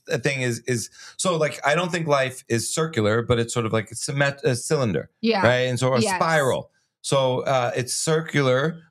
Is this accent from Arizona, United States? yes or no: no; New York, United States; I'm from the suburbs of New York. I want to meet him.